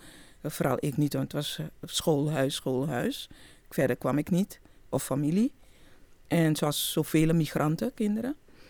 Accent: Suriname; now in Netherlands; Want ik ben in Suriname opgegroeid in de jaren 60.

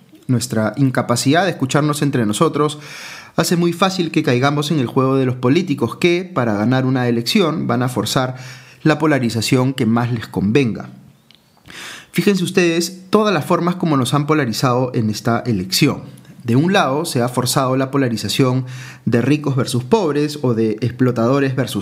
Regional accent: Peru; Los peruanos y peruanas somos trabajadores, cálidos, fraternales, luchadores.

